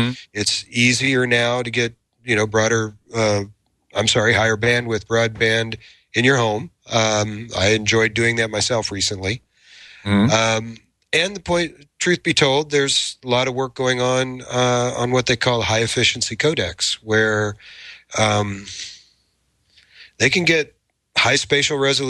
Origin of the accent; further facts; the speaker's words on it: Kansas City, Missouri, United States; And to that point, by the way, I was born and raised in Kansas City.